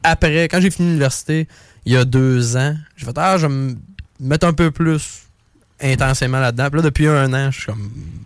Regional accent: Jonquière, Quebec, Canada; dans le temps que j'habitais encore à Jonquière, parce que je viens de Jonquière.

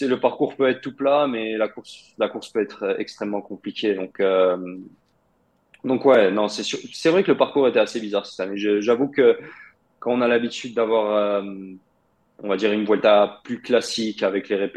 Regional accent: France; j'ai grandi en France, j'ai jamais vécu en Russie. Oui, mais on va dire mes racines sont russes, mes parents sont russes, mais pour moi, la maison, c'est en France.

